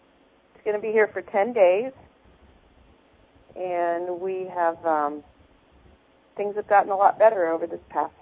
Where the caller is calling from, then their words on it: California, United States; I'm calling from California.